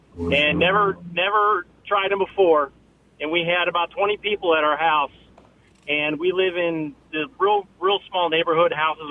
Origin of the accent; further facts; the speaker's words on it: Wonder Lake, Illinois, United States; Hey, so I grew up in Wonder Lake, Illinois. I know it's like the pit in northern Illinois.